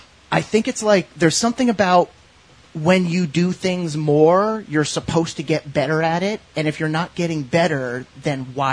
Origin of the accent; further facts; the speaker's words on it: Ireland; I mean, I'm Irish. I just do things that you can't make me stop doing them.